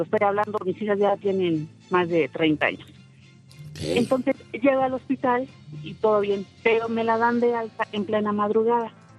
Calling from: Mexico City, Mexico

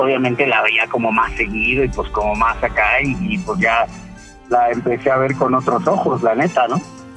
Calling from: Apatlaco, Mexico City, Mexico; De Apatlaco, capital del mundo.

